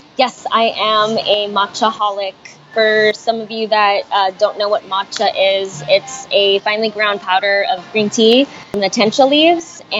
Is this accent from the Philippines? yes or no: yes; Philippines; I am Filipino. My parents both have Spanish in their blood.